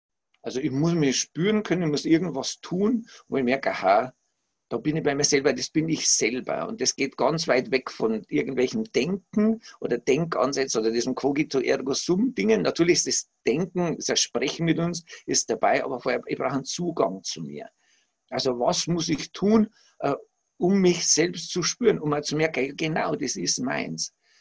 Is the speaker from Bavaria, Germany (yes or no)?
yes; Bavaria, Germany; die war aus einer größeren Stadt da bei uns in Bayern, also da gibt es einen Spielplatz am Fluss.